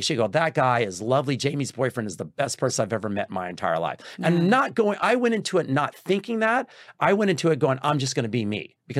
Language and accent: English; Texas, United States; And for me, like for yourself, I'm from Texas.